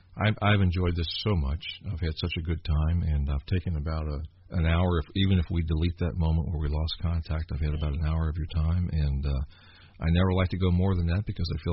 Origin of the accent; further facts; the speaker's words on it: Kentucky, United States; I'm just a kid from Kentucky like you are, Tom, and I love the music from my home state.